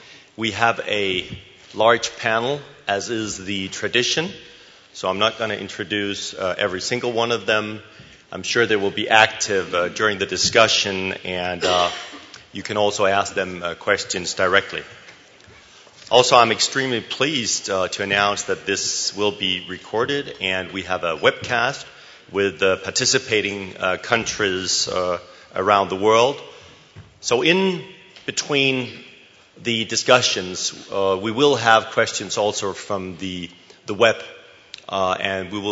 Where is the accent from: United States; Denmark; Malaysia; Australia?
Denmark; Copenhagen, Capital Region of Denmark; from Copenhagen, and it's a pleasure to co-chair this session